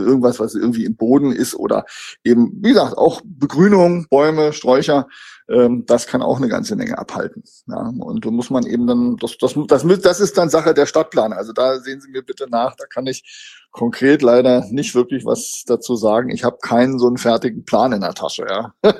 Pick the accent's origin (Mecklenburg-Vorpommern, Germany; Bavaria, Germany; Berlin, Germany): Berlin, Germany; wollen wir als Berliner das?